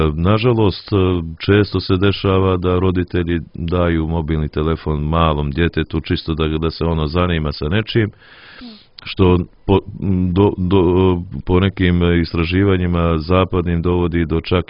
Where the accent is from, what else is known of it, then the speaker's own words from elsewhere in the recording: Montenegro; Nije jedan primjer bio i kod nas u Crnoj Gori koliko je to sjećanje na smrt bilo utemeljeno i u narodu.